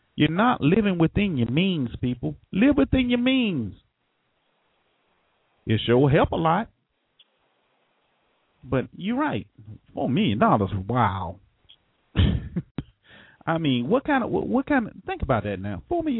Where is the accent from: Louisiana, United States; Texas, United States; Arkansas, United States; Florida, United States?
Florida, United States; You know, I'm from Florida, so, you know, down in Miami, they got a place called Liberty City.